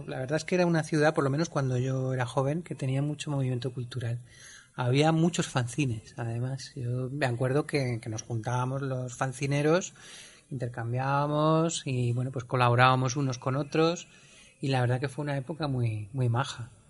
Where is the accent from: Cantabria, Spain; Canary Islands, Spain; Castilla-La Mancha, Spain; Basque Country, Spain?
Castilla-La Mancha, Spain; Albacete; born there; now in Valencia, Spain; soy autor de cómics. Nací en Albacete en el año 1974 y desde hace unos cuantos años estoy viviendo aquí en Valencia.